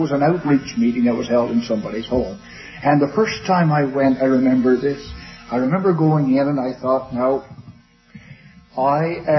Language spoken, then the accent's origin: English; Newfoundland and Labrador, Canada; moved away as an adult; also born or lived in Calgary; And then after I graduated from university, I moved from Newfoundland to Calgary, and that's when I worked in the oil business in oil exploration research, and I spent a number of years there.